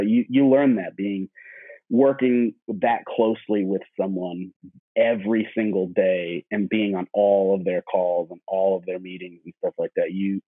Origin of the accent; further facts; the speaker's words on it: Florida, United States; I have some close friends in common with the … guys because we're all from Florida.